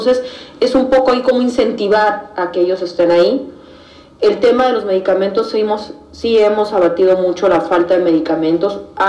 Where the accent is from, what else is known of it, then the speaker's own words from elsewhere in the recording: Sonora, Mexico; Y como mujer, como sonorense, como mexicana, como madre de familia, hija